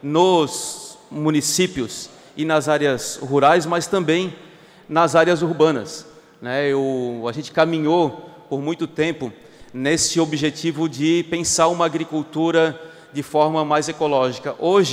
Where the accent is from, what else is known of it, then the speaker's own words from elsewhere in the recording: São José, Santa Catarina, Brazil; also born or lived in Florianópolis; Eu sou natural aqui de Florianópolis, nasci aqui na cidade, sou morador da região do sul da ilha, tive a minha infância vivida no município de São José, especialmente Barreiros, aquela região